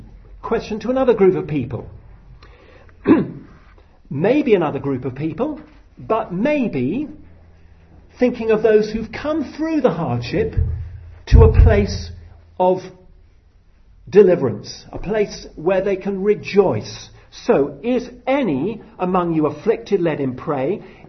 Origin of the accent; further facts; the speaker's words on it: United Kingdom; We're British, most of us. Thank God, not all of us, but most of us. And we are renowned for our stiff upper lip.